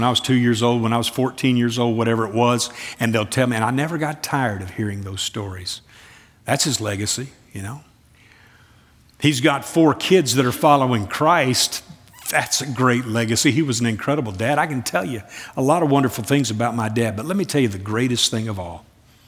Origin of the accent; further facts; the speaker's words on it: Kentucky, United States; As a teenage kid, I'm from Kentucky. You know, I'd be out on the basketball court. We had a basketball goal, as almost every home in Kentucky when I grew up, on the driveway.